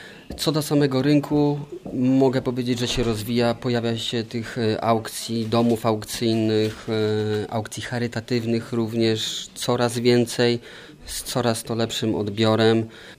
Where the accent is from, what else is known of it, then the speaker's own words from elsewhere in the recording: Bydgoszcz, Kuyavian-Pomeranian Voivodeship, Poland; Pochodzę z Bydgoszczy.